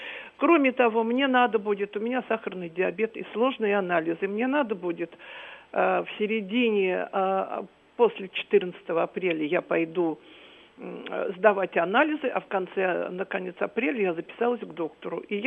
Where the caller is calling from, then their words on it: Moscow, Russia; Значит, я звоню из Москвы, мне 76 лет.